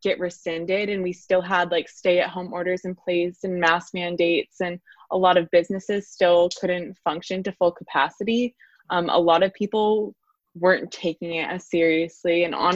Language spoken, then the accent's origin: English; Augusta, Maine, United States; now in Boston, United States; I am originally from Augusta, Maine.